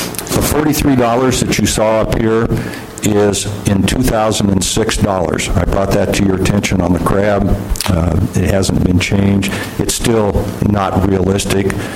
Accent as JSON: {"language": "English", "town": "University Place", "region": "Washington", "country": "United States", "said": "I'm from University Place, and I'm representing Puget Sound Anglers Gig Harbor and its 200 member families."}